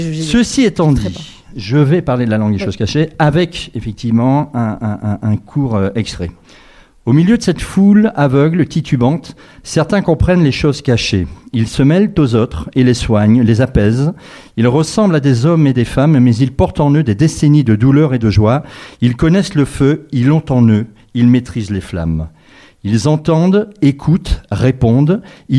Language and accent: French; Occitanie, France; Mais il se trouve que j'ai été élevé en Lozère.